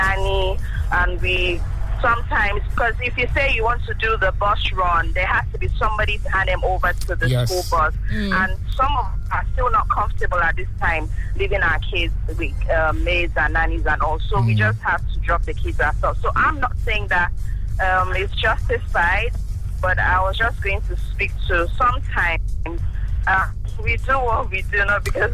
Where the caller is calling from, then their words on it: Lagos, Nigeria; I'm calling from Third Mainland Bridge.